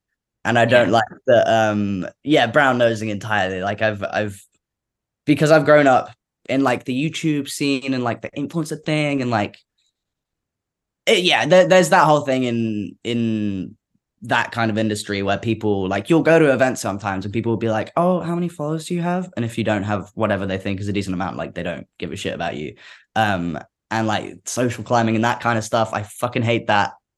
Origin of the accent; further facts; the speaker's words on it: United Kingdom; And I don't know if it's because I'm British